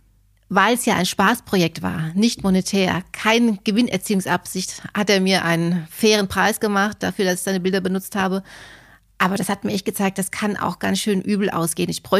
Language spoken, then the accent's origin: German; Hesse, Germany; Okay, ich komme voll vom Land. Also ich bin so ein richtig fieses Landei. Ich komme aus einem Dorf aus Mittelhessen mit 800 Einwohnern. Also da bist du so richtig abgehängt, wenn du da groß wirst.